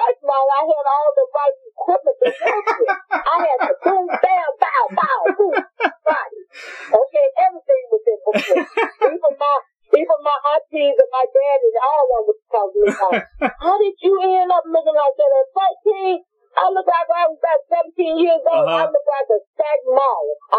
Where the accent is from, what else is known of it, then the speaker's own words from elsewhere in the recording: Vincent, Arkansas, United States; Actually, I'm from Vincent, Arkansas, but it's such a little small area.